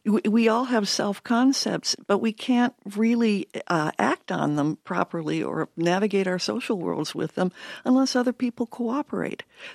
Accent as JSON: {"language": "English", "region": "Georgia", "country": "United States", "tie": "born or raised there", "said": "I grew up in Georgia in the 1950s"}